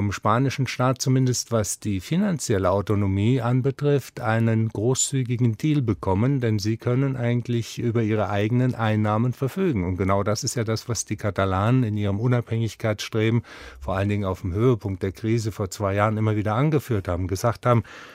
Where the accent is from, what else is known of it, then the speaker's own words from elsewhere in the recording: Saarland, Germany; In meiner Heimatregion beispielsweise, das Saarland kooperiert stark mit Lothringen, Luxemburg und mit dem Elsass, weil man auch gemeinsame sprachliche Grundlagen hat.